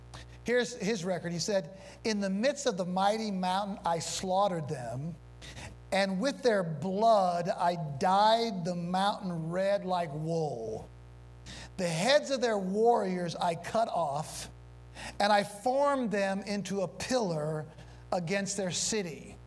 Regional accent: St. Louis, Missouri, United States; My hometown is St. Louis, Missouri, and in our art museum, we have what's called a stele

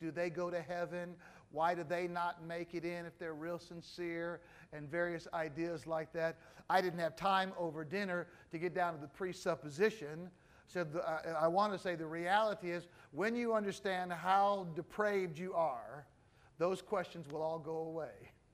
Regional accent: United States; now in Philippines; Living here in the Philippines the last year has helped me understand Americans and understand myself as an American so much more

